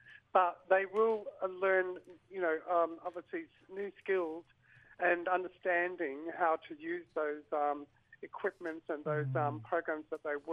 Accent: Western Australia, Australia; now in Melbourne, Australia; I'm from the Whadjuk Ballardong people of the Noongar Nation in Western Australia.

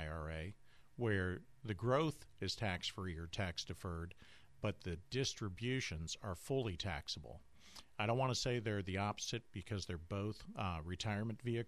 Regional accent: Cleveland, Ohio, United States; I moved here from Cleveland, Ohio. I know cold.

